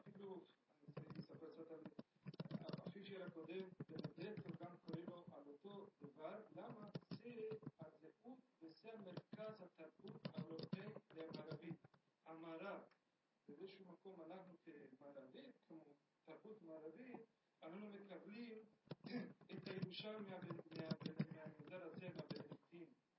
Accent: Argentina; גדלתי במשפחה נוצרית קתולית, וכשהייתי צריך לעבוד את התיכון, ההורים החליטו להביא אותי לבית ספר פרטי. בארגנטינה יש בתי ספר נוצרים פרטיים שנקראים יותר טובים.

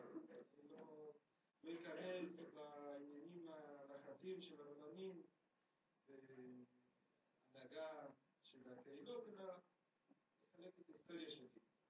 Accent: Argentina; גדלתי במשפחה נוצרית קתולית, וכשהייתי צריך לעבוד את התיכון, ההורים החליטו להביא אותי לבית ספר פרטי. בארגנטינה יש בתי ספר נוצרים פרטיים שנקראים יותר טובים.

